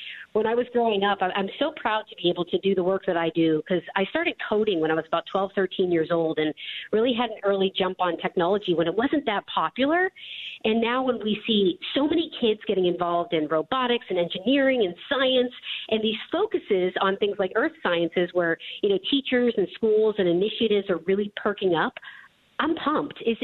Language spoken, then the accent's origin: English; Erie, Pennsylvania, United States; You know, I grew up in Erie, Pennsylvania, in a very blue-collar family.